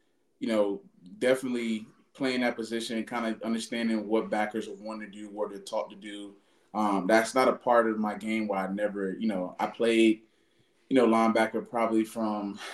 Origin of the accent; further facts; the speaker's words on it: Miami, Florida, United States; I knew I didn't want to stay at home, you know, growing up in Miami and, you know, all the different things that offers and being so close to home.